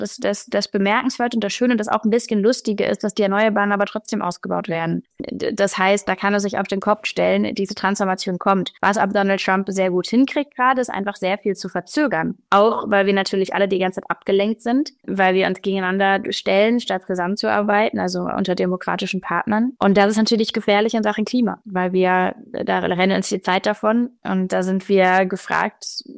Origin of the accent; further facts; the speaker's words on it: Hamburg, Germany; now in Berlin, Germany; Genau, ich komme aus Hamburg, aber ich wohne in Berlin und studiere in Göttingen.